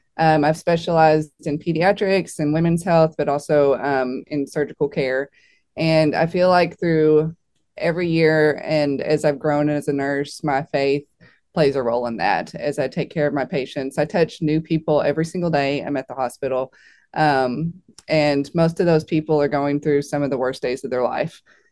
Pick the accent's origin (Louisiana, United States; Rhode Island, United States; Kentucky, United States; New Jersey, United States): Kentucky, United States; Owensboro; there's such a mission field right here in Owensboro and right in your own town.